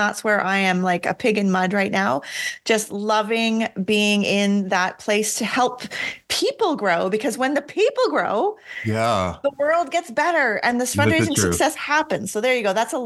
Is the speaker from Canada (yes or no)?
yes; Canada; I'm Canadian